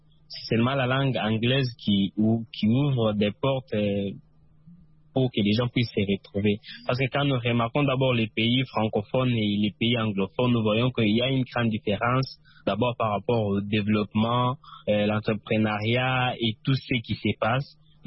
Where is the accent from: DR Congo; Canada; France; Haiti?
DR Congo; first language Luba-Kasai; French is a second language; Il y a le Lingala et le Chiluba, qui est ma langue maternelle, plus aussi les français.